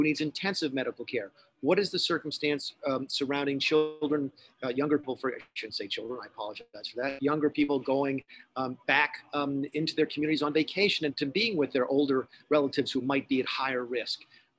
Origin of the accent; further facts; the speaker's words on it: South Carolina, United States; I used an anecdote, by the way, from my home state of South Carolina.